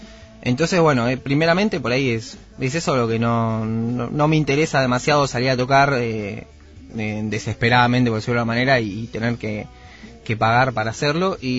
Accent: Buenos Aires, Argentina; decimos que somos de Devoto también porque es un punto donde la mayoría de las personas pueden ubicar más fácil que Sáenz Peña

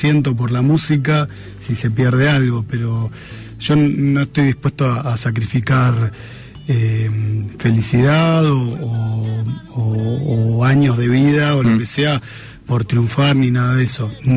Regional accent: Ramos Mejía, Buenos Aires Province, Argentina; also born or lived in La Plata; now in Buenos Aires, Argentina; Nací en Capital, soy de zona oeste, siempre viví en Ramón Mejía, Edo muchos años. Después fui dando vueltas por varios lados, viví bastante en La Plata, ahora vivo en Capital hace tiempo

